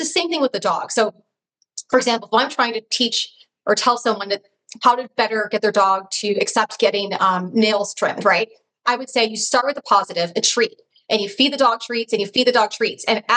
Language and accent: English; Los Angeles, California, United States; I was recently in my hometown of Los Angeles